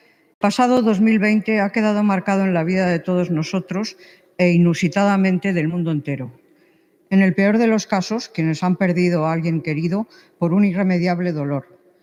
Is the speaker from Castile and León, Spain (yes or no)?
yes; Valladolid, Castile and León, Spain; asumo este honor como mujer, como vallisoletana